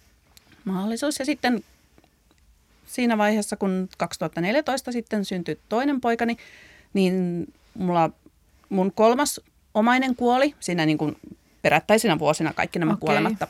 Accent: Northern Finland, Finland; moved away as an adult; No, parikymppisenä mä muutin tuolta Pohjois-Suomesta niin kuin pääkaupunkiseudulle, tai itse asiassa mä olin 18, kun mä muutin.

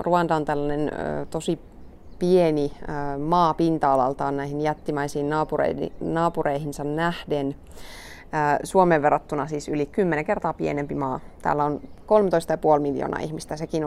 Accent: Rome, Lazio, Italy; Finnish is a second language; now in Finland; täällä on vähemmän ruuhkia kuin mun kotikaupungissa, Italian pääkaupungissa Roomassa.

